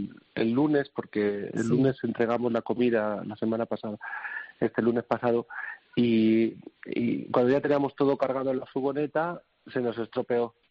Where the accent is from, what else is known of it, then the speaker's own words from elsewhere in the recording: Madrid, Community of Madrid, Spain; yo soy muy de Madrid, ¿no? Soy un cocinero madrileño y quiero que mi ciudad vuelva otra vez a ser lo que era.